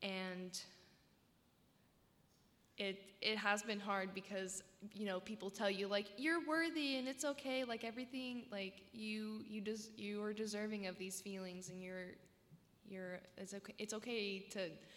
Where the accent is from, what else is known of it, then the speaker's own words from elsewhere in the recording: Oregon, United States; I told them I was from Oregon, and they're like, so you're like a liberal hippie?